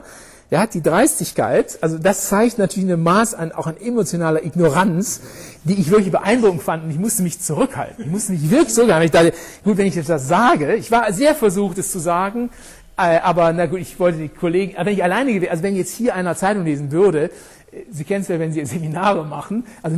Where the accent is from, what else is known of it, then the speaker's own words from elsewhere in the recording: Rhineland, Germany; Ich bin Rheinländer, wir können um Karneval lachen.